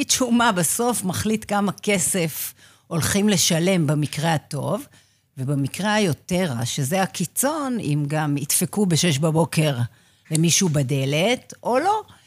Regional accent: Yehud, Central District, Israel; אני מיהוד, שני ילדים

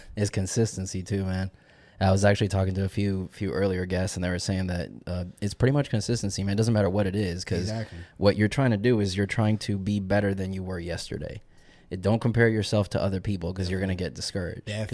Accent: Puerto Rico; I'm from Puerto Rico.

